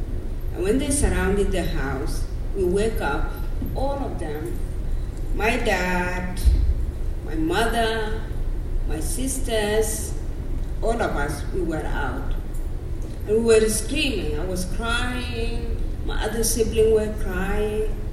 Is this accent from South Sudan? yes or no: yes; South Sudan; Because I'm from Sudan, from South Sudan.